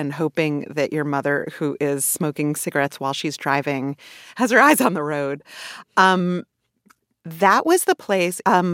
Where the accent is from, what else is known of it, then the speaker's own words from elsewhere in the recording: New York City, New York, United States; So I grew up in Canarsie, which is... the last stop on the L train.